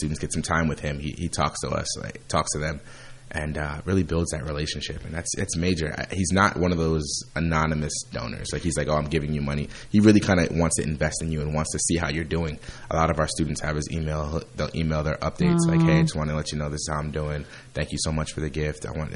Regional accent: Trenton, New Jersey, United States; So we grew up in Trenton, so we really didn't – it wasn't too much other world exposure that we were getting.

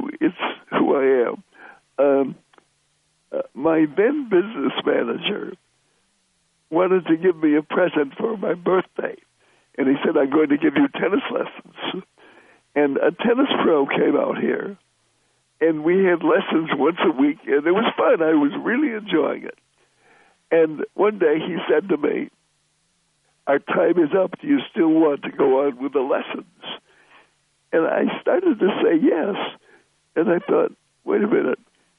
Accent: Chicago, Illinois, United States; born there; I was born in Chicago on a kitchen table, and my mother insisted that I had made the table myself.

